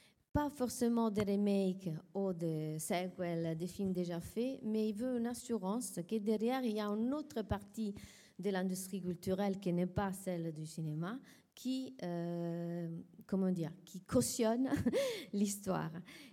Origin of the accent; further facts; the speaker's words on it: Italy; accent: Italian; French is a second language; Je suis italienne, donc j'ai un accent.